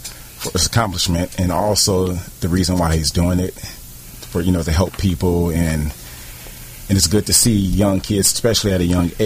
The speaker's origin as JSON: {"language": "English", "town": "Venice", "region": "California", "country": "United States", "tie": "born or raised there", "said": "Yeah, I grew up in Venice, California."}